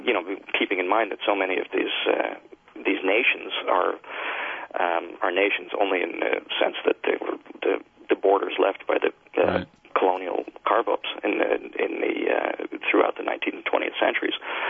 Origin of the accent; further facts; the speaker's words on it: United States; moved away; I grew up in the States, but I've been living here for 25 years.